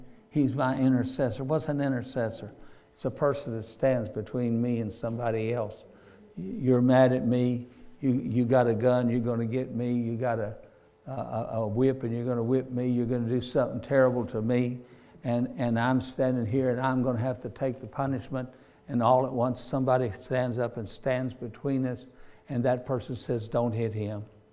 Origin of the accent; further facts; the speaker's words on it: Cincinnati, Ohio, United States; born there; I was born in Jewish hospital in Cincinnati